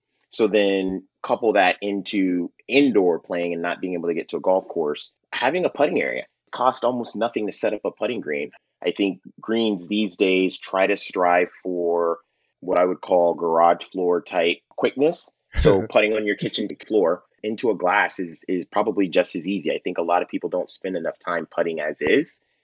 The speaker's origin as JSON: {"language": "English", "town": "Seattle", "region": "Washington", "country": "United States", "said": "And I'm from the Seattle area, so I have to show love to Chambers Bay."}